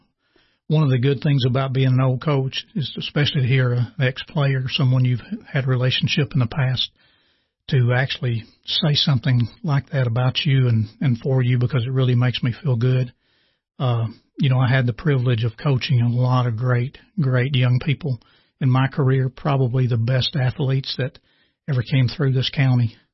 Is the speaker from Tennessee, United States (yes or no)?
yes; Cookeville, Tennessee, United States; Yeah, Sam, I was born here in the old Cookeville Hospital, which was then became the library, and then it was the school board office.